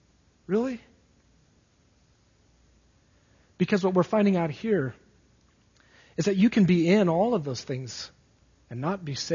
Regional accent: United States; I must be a Christian, I'm an American.

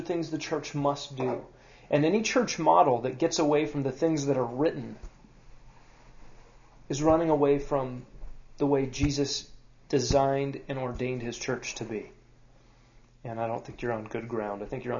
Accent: Tennessee, United States; accent: Tennessee; Sorry, I just went into my Tennessee accent.

